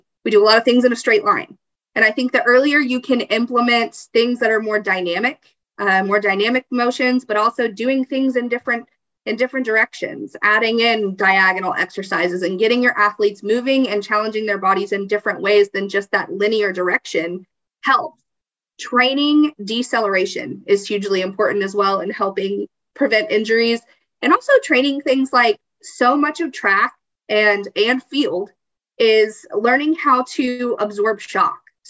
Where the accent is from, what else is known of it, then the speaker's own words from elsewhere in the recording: Texas, United States; I know I'm from Texas, but I love California too.